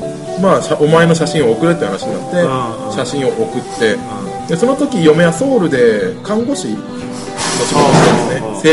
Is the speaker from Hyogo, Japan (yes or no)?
no; Kure, Hiroshima, Japan; 僕の出身が広島県の呉市というところ で、